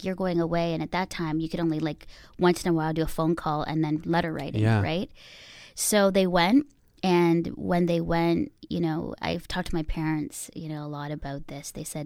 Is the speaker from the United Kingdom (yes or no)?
no; Philippines; I'm Filipino, but and I was adopted.